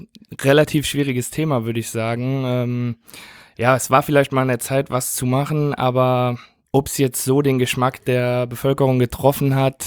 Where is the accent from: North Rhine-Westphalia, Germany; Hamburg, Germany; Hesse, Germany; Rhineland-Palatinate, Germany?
Rhineland-Palatinate, Germany; Konz; Ich komme aus Konz, genau.